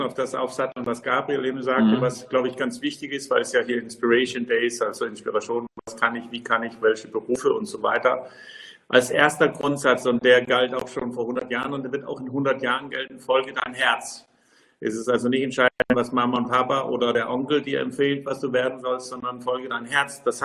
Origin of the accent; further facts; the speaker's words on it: Denmark; German is a second language; Als Däne fragt man ja oft über Sprache.